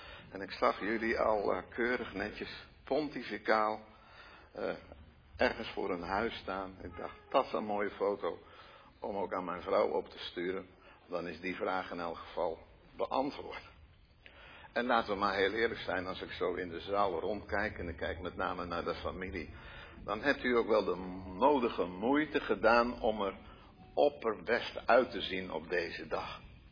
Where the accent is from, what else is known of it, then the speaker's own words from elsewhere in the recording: Gelderland, Netherlands; ik kom van de Veluwe, daar waren we altijd gewend om elke preek uit drie punten te laten bestaan.